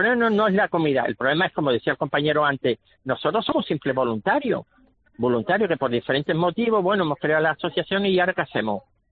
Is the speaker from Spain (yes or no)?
yes; Spain; moved away as an adult; now in Canary Islands, Spain; no soy un inmigrante porque por eso soy español, pero es evidente que yo no nací en las Islas Canarias. Pero cuando llegué aquí, yo llegué en el año 78